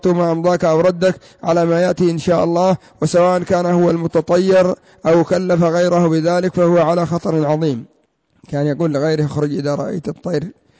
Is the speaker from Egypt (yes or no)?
no; Yemen; قوله العراف ويسمى عندنا في اليمن المبشع